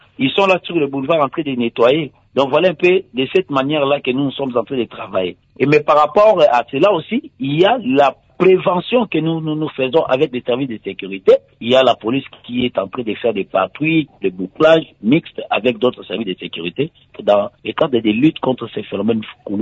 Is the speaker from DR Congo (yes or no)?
yes; Ndjili, Kinshasa, DR Congo; il y avait eu vraiment une résurgence de ces phénomènes ici, chez moi, en Ndjili